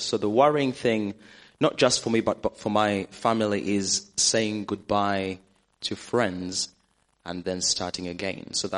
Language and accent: English; Uganda; moved away as an adult; now in United Kingdom; I grew up in a place somewhere tucked away in Africa called Uganda.